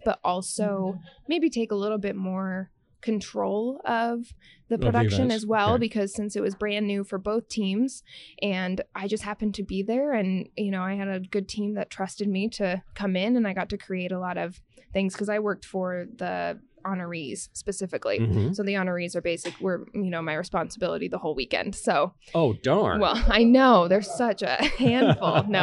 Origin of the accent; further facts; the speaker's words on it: Oregon, United States; So I originally I'm from Oregon, so my mom ended up settling out in Oregon and had us kids.